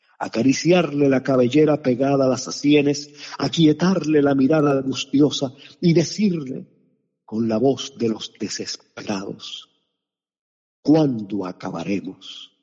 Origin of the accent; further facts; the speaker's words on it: Cuba; Yo crecí, como ustedes saben, en la Cuba anterior y posterior a 1959, porque estuve varios años en Cuba después del triunfo de la Revolución.